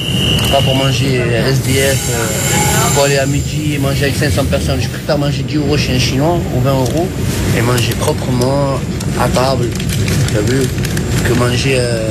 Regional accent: Marseille, Provence-Alpes-Côte d'Azur, France; Parce que moi je suis venu de Marseille, on a la mer et tout.

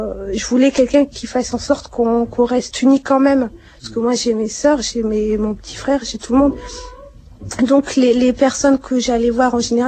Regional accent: Morocco; Il sait comment on a grandi au Maroc.

